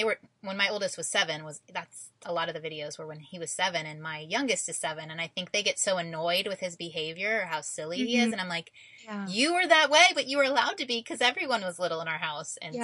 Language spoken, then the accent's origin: English; Indiana, United States; And I'm from Indiana, so it's a little foreign to me